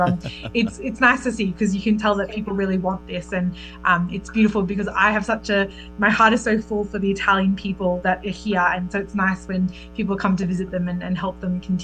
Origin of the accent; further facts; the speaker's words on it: Australia; moved away as an adult; So I was born and raised in Australia, and all of my grandparents were from Italy originally. They migrated to Australia after the war. And I was raised with a very strong Italian culture